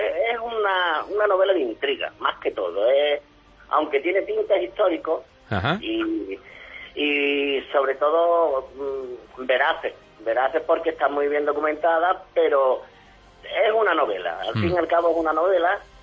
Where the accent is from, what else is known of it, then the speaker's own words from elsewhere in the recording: Málaga, Andalusia, Spain; also born or lived in Antequera; Yo, aunque haya nacido en Antequera, yo me he criado aquí en Málaga y aunque no desprecio mi tierra, Antequera, ¿no? Pero me siento muy malagueño.